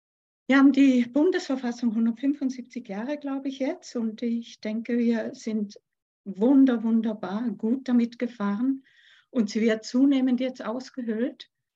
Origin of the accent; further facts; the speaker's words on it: Switzerland; ich bin ja selber Schweizer und hier geboren